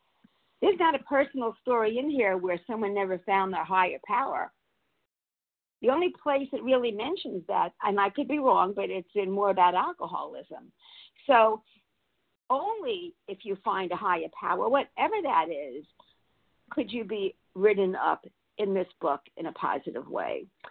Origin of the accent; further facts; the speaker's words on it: Florida, United States; from Florida.